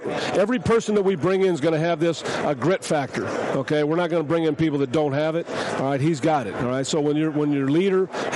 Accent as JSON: {"language": "English", "town": "Hayward", "region": "California", "country": "United States", "tie": "born or raised there", "said": "I grew up in Hayward. I grew up, you know, 10 minutes away."}